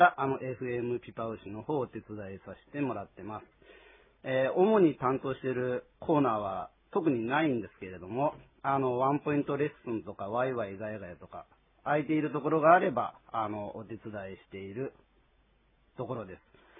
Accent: Shimonoseki, Yamaguchi, Japan; moved away as an adult; also born or lived in Kansai / Hokkaido; 私は1966年、山口県下関、平家滅亡で有名な壇ノ浦の出身です。大学就職で関西に7年ぐらいいましたが、その後北海道に来て

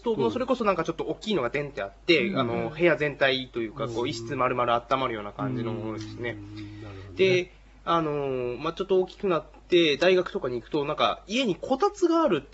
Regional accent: Tsukigata, Hokkaido, Japan; 月形はやたらと雪が多いところで、1日ほっとくとあの本当に家半分ぐらい埋まっちゃう

